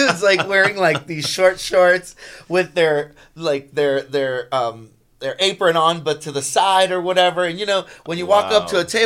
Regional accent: Florida, United States; I mean, we grew up in South Florida, I would think most of us, you know?

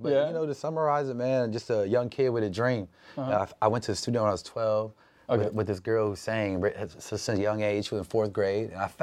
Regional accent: Jacksonville, Florida, United States; I'm from Jacksonville.

